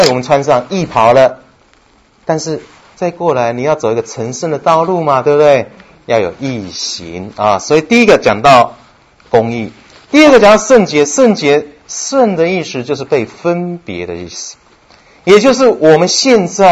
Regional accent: Taiwan; 我不晓得你哪里来的，我们台湾来的

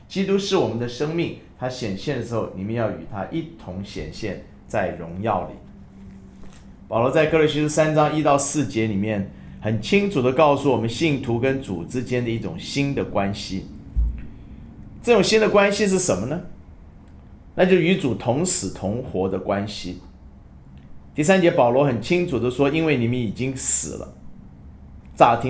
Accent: China; 就像我们中国人在吵架的时候常会骂人说，嘿，你这个死人啊

